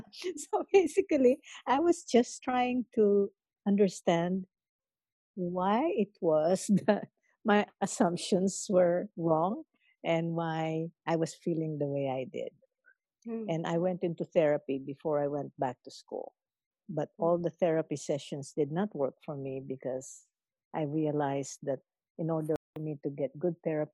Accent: Central Luzon, Philippines; English is a second language; moved away as an adult; now in United States; I am Kapampangan. I am from Pampanga, meaning people from the river banks, Pampang in Kapampangan. And I came to the United States in 1983 when I was 30 years old, and by way of interracial marriage.

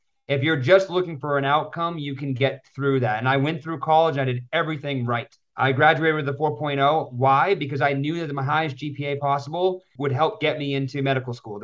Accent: Lewiston, Maine, United States; Yeah, I grew up in Lewiston, and my sister was a couple years older than me

